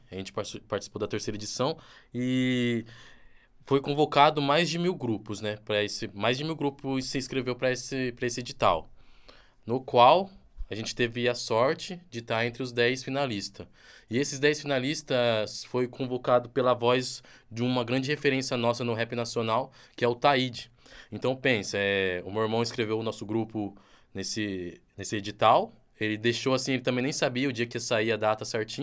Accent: Paraná, Brazil; na onde que a gente veio, né, de uma cidade do norte do Paraná, Rolândia, Apucarana ali

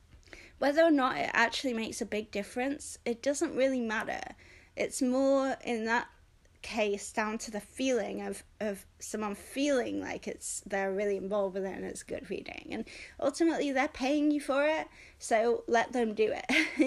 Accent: United Kingdom; I mean, I'm British, you know, we get our feelings hurt so easily.

